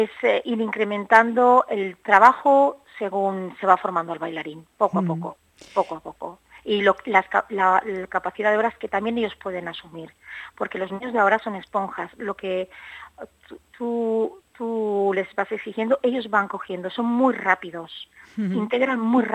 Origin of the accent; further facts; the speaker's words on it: San Sebastián, Basque Country, Spain; born there; now in Tarragona, Spain; yo soy nacida en San Sebastián, llevo muchos años fuera de San Sebastián, he estado estudiando y trabajando fuera, en el extranjero, y hace 5 años que tengo una escuela en Tarragona que se llama Danza